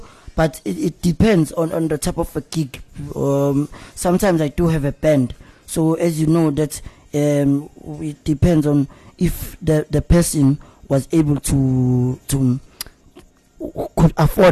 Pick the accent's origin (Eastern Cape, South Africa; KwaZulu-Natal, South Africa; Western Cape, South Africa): KwaZulu-Natal, South Africa; Newcastle; now in Durban, South Africa; No, I'm living I live in Durban in most cases, but okay. I'm from Newcastle.